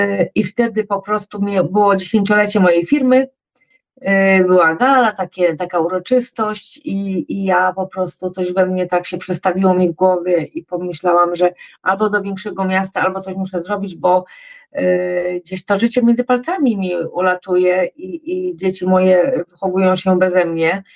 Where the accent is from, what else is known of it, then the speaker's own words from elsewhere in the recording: Legnica, Lower Silesian Voivodeship, Poland; moved away as an adult; pochodzę z Legnicy, z Dolnego Śląska, pracowałam też w Warszawie, pracowałam we Wrocławiu, ale mieszkałam w Legnicy